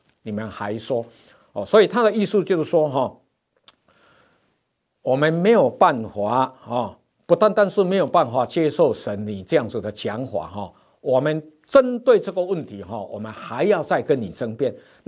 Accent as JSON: {"language": "Chinese", "country": "Taiwan", "said": "徛尾搁落壳，我们台湾话也是这样讲的嘛"}